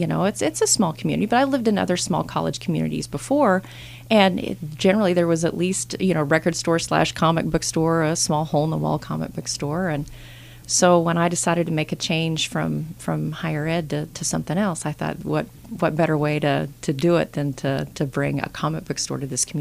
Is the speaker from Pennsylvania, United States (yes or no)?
no; Stillwater, Oklahoma, United States; back when I was in high school, my family decided to open up a comic book store back in Oklahoma. I grew up in Stillwater, Oklahoma.